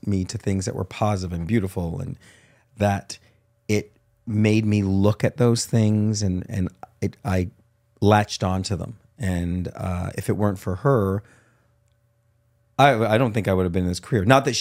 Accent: Windsor, Ontario, Canada; Detroit is almost like home, although I was born in Windsor, and Windsor is home. There's a special connection there. It's kind of where I grew up.

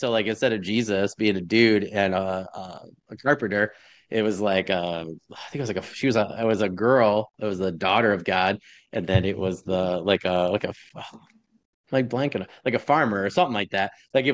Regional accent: Michigan, United States; I'm from Michigan. I used to go to Michigan State

